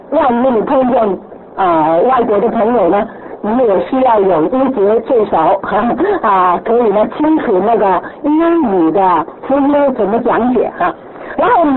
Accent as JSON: {"language": "Chinese", "country": "Hong Kong", "second_language": "Chinese", "said": "我们是香港人嘛你知道最怕是广府人讲官话，哎呀，真是我是广东人了啊，所以你听我的国语呢，你就觉得很辛苦了哈。"}